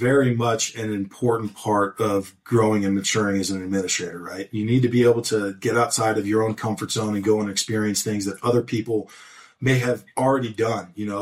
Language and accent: English; California, United States; now in Salt Lake City, United States; I am currently in Salt Lake City, Utah, but I'm formerly from Southern California